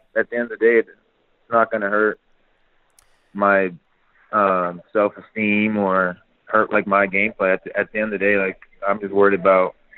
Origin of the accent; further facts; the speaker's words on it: Canada; because I was from Canada